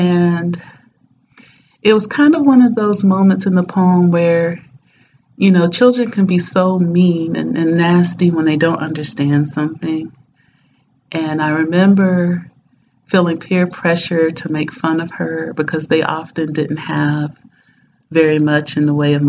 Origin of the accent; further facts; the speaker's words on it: Nashville, Tennessee, United States; I grew up in Nashville, Tennessee, and my mother is a very, very avid reader.